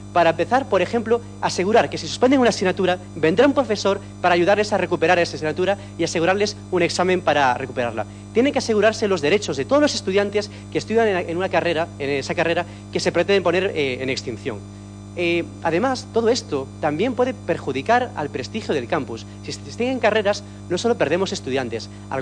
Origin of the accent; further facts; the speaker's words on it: Galicia, Spain; como por ejemplo de Galicia, de donde soy yo.